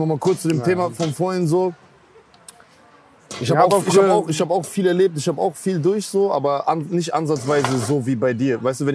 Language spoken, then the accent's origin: German; Germany; born there; Ich bin in Deutschland geboren.